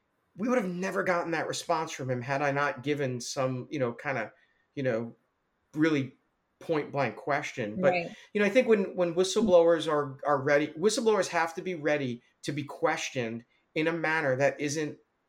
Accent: New York, United States; to be frank, as a New Yorker, I didn't do it to be an asshole.

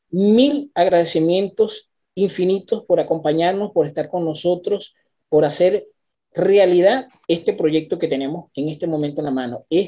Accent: Venezuela; Una de las características que sobresalta o resalta como venezolano es esa, es lo entregado que somos

